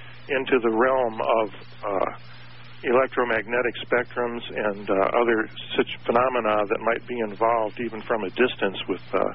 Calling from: Kauai, Hawaii, United States; I'm calling from the island of Kauai out here in the Pacific

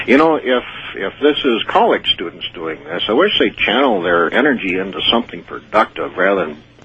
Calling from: Pahrump, Nevada, United States; And I'm calling from Kingdom of Nye, Pahrump.

